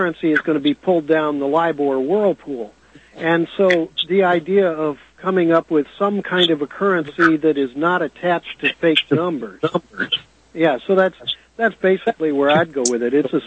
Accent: Missouri, United States; I was brought up outside of St. Louis, and I was familiar with this argument from an early age.

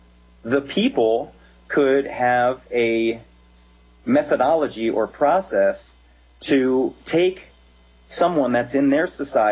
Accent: Pennsylvania, United States; I'm from Pennsylvania. I actually went to university at Shippensburg University for a few years

